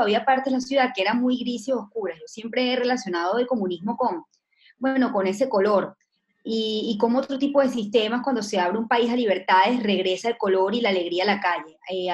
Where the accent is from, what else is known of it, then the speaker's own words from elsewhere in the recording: Venezuela; born there; tanto mi papá, que es húngaro, y yo, que nací en Venezuela, pero tengo ciudadanía húngara y crecí en un ambiente muy húngaro